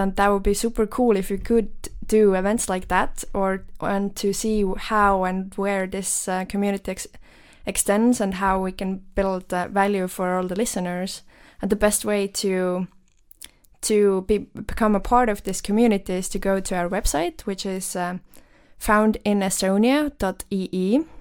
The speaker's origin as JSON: {"language": "English", "town": "Tallinn", "region": "Harju County", "country": "Estonia", "tie": "born or raised there", "also_born_or_lived": "Belgium", "second_language": "English", "said": "I'm an Estonian. I was born in Tallinn, Estonia, and I've lived in Tallinn, Estonia my whole life, except times when I haven't lived in Estonia, which I was an exchange student during high school, so I lived 1 year in Belgium"}